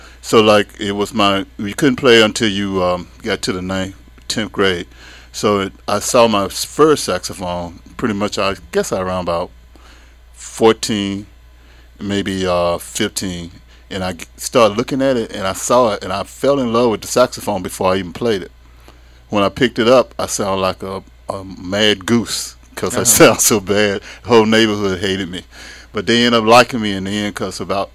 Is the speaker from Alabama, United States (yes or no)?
yes; Florence, Alabama, United States; Well, I'm from Florence because I went to Burl Slater for my high school, W.C. Handy for my elementary school.